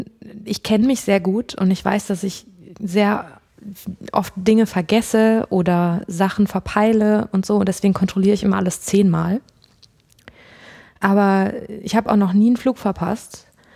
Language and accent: German; North Rhine-Westphalia, Germany; ich bin am Niederrhein aufgewachsen, es ist nicht so weit vom Ruhrgebiet, deswegen ist so dieses Ruhr naturell schon so ein bisschen in mir drin.